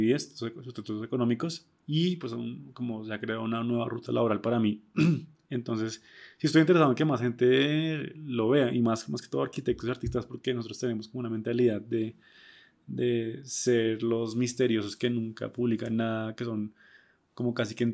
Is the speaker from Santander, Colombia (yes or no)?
no; Bogotá, Colombia; ambos somos unos bogotanos que queremos hablar de arte y arquitectura